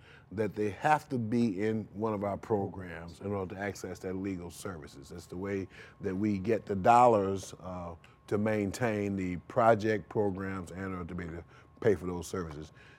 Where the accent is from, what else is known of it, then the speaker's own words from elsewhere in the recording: Rochester, New York, United States; I'm from Rochester, New York.